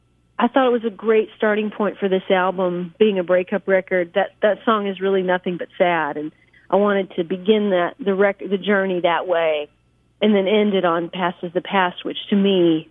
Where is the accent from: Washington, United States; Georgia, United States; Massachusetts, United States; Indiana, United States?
Washington, United States; now in Nashville, United States; But, yeah, I grew up in Washington, actually pretty close to Canada.